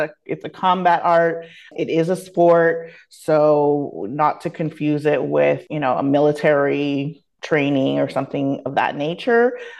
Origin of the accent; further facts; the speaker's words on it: Canada; born there; I am Canadian born, but West Indian made is what I said. Always tell folks, my parents are from Jamaica, St. Vincent, my grandparents from Barbados. So island people.